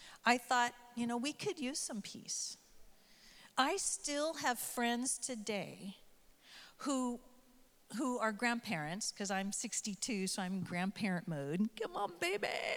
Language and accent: English; United States; you know, I can speak as an American, so if this doesn't pertain to you